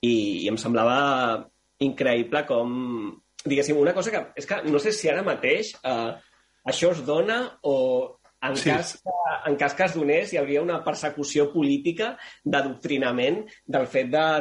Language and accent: Catalan; Sant Boi de Llobregat, Catalonia, Spain; Jo soc de Sant Boi de Llobregat. Els meus companys de classe eren castellanoparlants en un 92%, 93%.